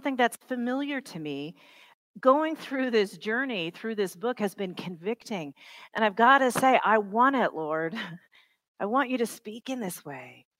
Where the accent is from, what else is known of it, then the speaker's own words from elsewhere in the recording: the South, United States; I grew up fundamentalist Baptist in the South.